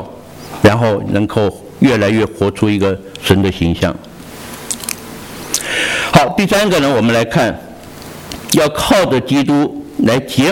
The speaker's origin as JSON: {"language": "Chinese", "country": "China", "said": "我们中国人造字真的很有学问"}